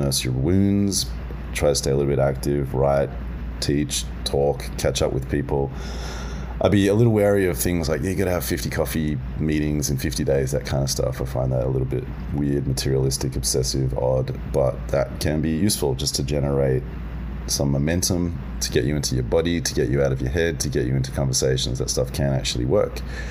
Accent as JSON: {"language": "English", "region": "New York", "country": "United States", "tie": "born or raised there", "said": "Today I'm in Hell's Kitchen. I'm back in my hometown."}